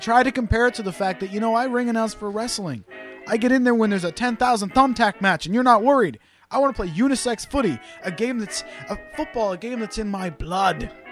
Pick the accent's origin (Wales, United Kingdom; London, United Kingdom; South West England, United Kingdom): Wales, United Kingdom; both my parents were born in Wales. I was born in Wales.